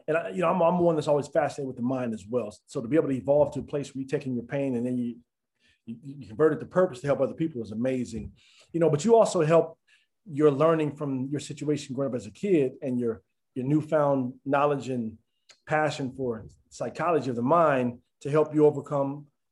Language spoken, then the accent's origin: English; Colorado, United States; growing up in Colorado, we weren't around a lot of pools anyhow, but or lakes.